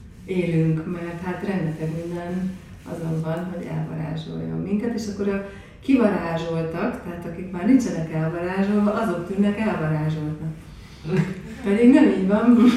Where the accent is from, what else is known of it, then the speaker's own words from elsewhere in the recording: Debrecen, Hajdú-Bihar, Hungary; Debreceni vagyok